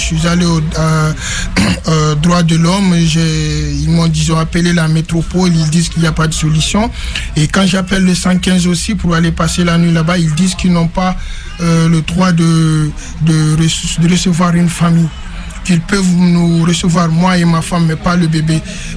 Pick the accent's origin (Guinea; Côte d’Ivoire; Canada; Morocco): Guinea; moved away as an adult; now in France; Je suis né en 1990. Je viens de la Guinée-Conakry. Je suis rentré en France en 2019